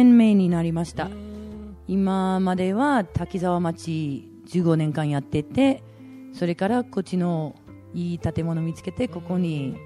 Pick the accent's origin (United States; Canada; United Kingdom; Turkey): Canada; Japanese is a second language; now in Aizuwakamatsu, Japan; はい、カナダです。